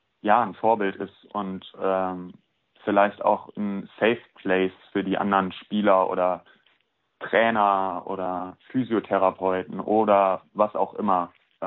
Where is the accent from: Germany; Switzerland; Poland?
Germany; Cologne, North Rhine-Westphalia; ich bin nach Köln gezogen, weil ich hier geboren und aufgewachsen bin und ja, meine Heimat vermisst habe, meine Familie vermisst habe und das Landleben einfach dann doch nicht so erfüllend für mich war.